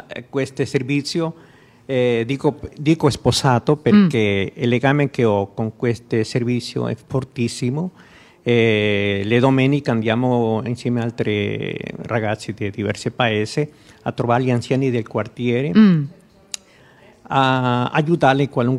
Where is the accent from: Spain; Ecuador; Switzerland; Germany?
Ecuador; Guayaquil, Guayas; Italian is a second language; now in Milan, Italy; io prima di tutto vengo dall'Ecuador.